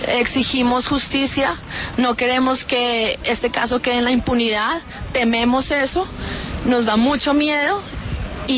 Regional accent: Colombia; y que como colombianos queremos construir un país mejor

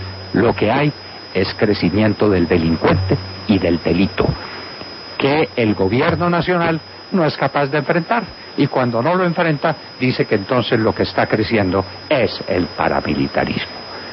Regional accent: Colombia; Yo sigo esperando, como colombiano

